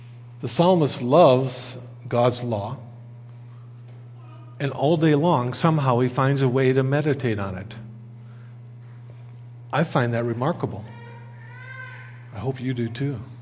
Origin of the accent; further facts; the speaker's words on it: United States; moved away; You can tell I come originally from the States.